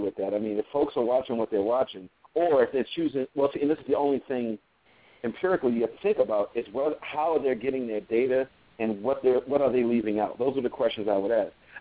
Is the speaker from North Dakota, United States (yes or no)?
no; Baltimore, Maryland, United States; because I'm from Baltimore originally, and Baltimore is very interesting